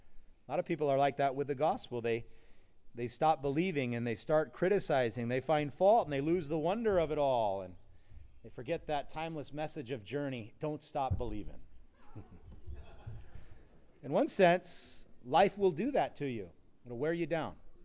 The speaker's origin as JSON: {"language": "English", "town": "Waimanalo", "region": "Hawaii", "country": "United States", "said": "We were going to catch these chickens that we saw because we're from Waimanalo."}